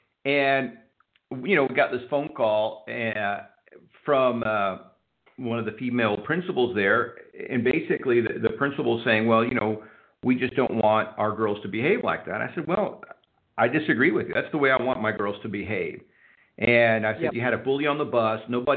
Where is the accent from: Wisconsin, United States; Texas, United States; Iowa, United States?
Texas, United States; Houston; even in Texas, now I grew up in Houston, Texas, but even in Texas, you just don't expect that.